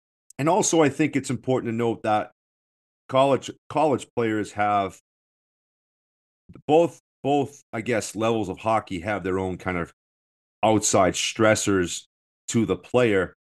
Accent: Boston, Massachusetts, United States; And I'm from Boston. I don't know if you can pick that up yet

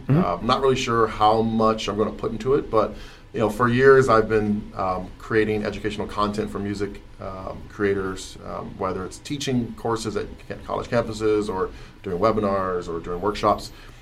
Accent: Ohio, United States; now in Los Angeles, United States; And I'm from Ohio, so I don't know much about the universities here.

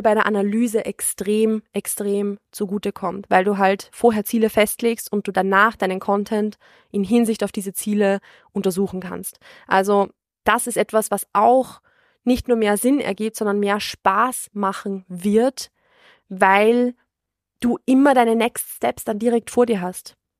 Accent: Vienna, Austria; ich bin selbst ja aus Wien

